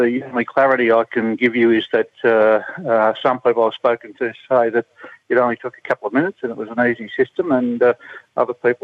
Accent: Melbourne, Victoria, Australia; with all due respect, I'm from Melbourne myself. But we don't want COVID up here.

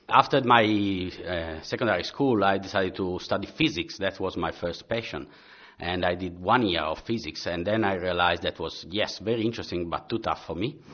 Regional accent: Milan, Lombardy, Italy; English is a second language; I grew up, as you can see, pick up from my accent, I'm Italian, and I was born in Milan, a big city, very crowded and polluted.

